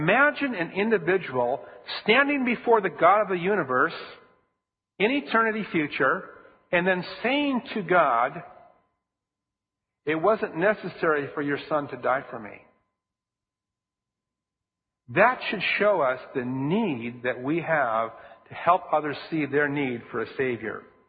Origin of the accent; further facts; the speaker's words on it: Minnesota, United States; I grew up in Minnesota